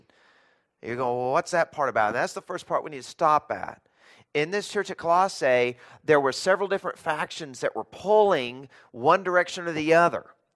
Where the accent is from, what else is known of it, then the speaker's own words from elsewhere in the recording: the South, United States; I will tell you, I grew up in the South, and we had fish fries all the time.